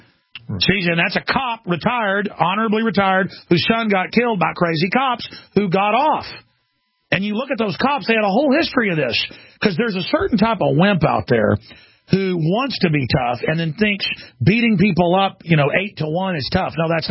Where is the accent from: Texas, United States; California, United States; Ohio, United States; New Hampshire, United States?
Texas, United States; Dallas; at least I grew up in Dallas, who were nice.